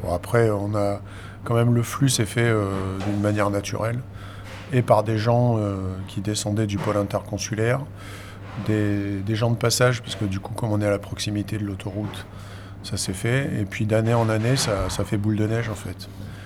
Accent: Cublac, Nouvelle-Aquitaine, France; D'origine, je suis de Cublac, c'est à côté de Terrasson, donc c'est pas très loin.

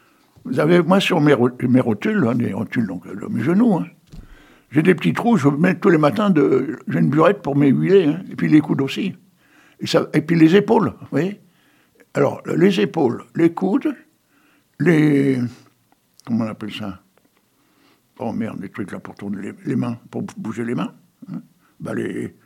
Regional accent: Petit-Fort-Philippe, Hauts-de-France, France; je suis issu de Petit Fort Philippe, parce que ma grand-mère avait une maison qui a été démolie pendant la guerre.

